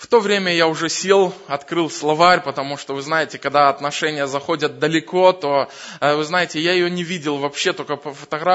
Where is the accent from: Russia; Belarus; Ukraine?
Belarus; Mogilev Region; Я сам родом из Могилевской области, из Белоруссии.